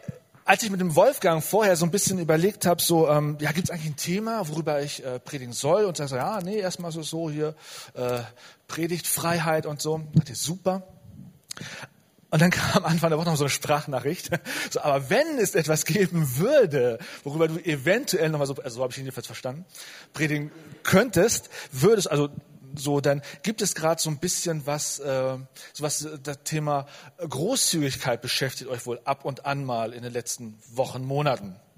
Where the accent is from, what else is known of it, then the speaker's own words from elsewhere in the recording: Celle, Lower Saxony, Germany; Also ich komme aus Celle, bin verheiratet mit der Ilona und habe zwei Kinder und bin seit 20 Jahren bei den Jesus Freaks.